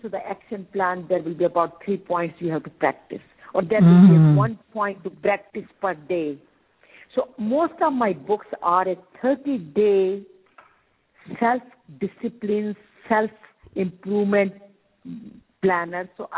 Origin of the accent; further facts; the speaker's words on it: India; moved away; when I came from India, then thank you was not a part of my vocabulary